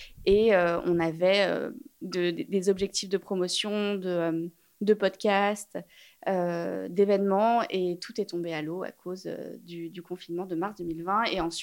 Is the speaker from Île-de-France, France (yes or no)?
yes; Paris, Île-de-France, France; J'ai grandi à Paris et j'ai été du coup baignée dans cette atmosphère où tout est beau.